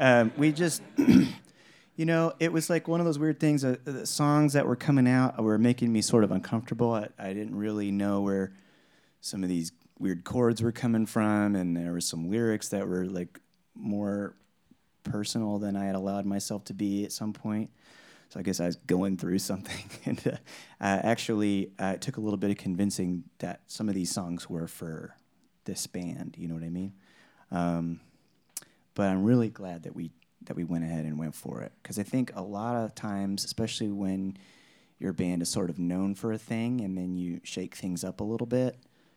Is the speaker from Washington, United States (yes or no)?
no; Oklahoma, United States; moved away as an adult; now in Nashville, United States; Born and raised in Oklahoma, never been really anywhere else, never lived anywhere else. Got my undergrad degree in Oklahoma, got my graduate degree in Oklahoma. So it's like stayed in Oklahoma and then suddenly moved to Nashville.